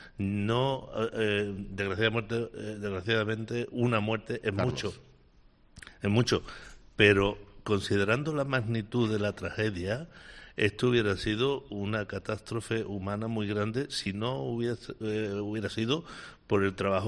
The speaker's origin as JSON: {"language": "Spanish", "region": "Andalusia", "country": "Spain", "said": "el pueblo andaluz tiene mucho eso, que la tragedia la vivimos muy fuerte"}